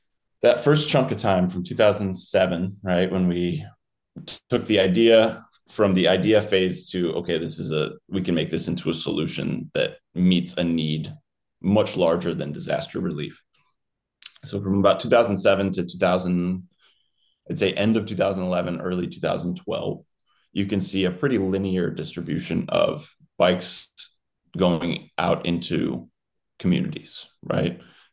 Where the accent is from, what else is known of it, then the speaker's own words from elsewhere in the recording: Chicago, Illinois, United States; I grew up here in Chicago.